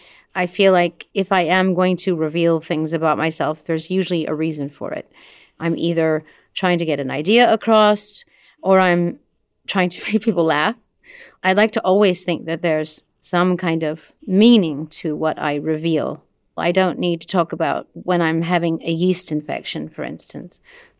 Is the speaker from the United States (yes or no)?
yes; Midwest, United States; Starting in high school, growing up in the Midwest, not fitting in to any socially acceptable group.